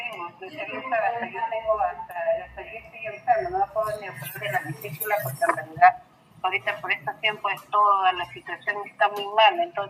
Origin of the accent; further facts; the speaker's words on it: Pisco, Ica, Peru; nosotros no somos de Ica, soy de Pisco